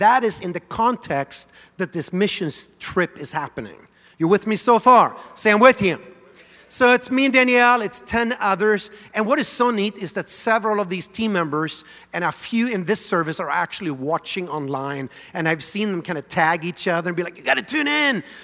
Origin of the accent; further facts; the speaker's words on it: Sweden; first language Swedish; English is a second language; I am born and raised in Sweden, so Swedish is my native language.